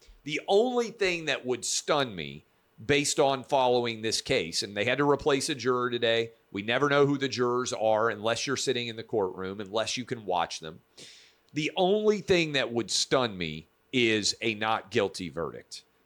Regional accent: Nashville, Tennessee, United States; Yet another sign of why I think my hometown of Nashville is the best city in America.

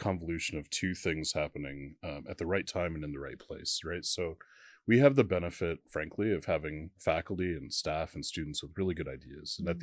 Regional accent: Midwest, United States; I grew up in the Midwest.

